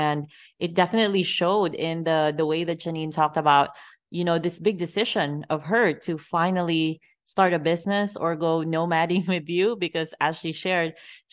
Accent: Philippines; I grew up in the Philippines, so this hits very close to me.

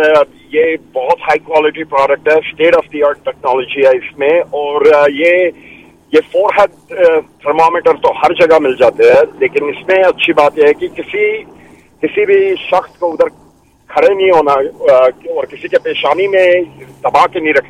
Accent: Kabul, Afghanistan; now in Canada; काबुल शहर का हूँ।

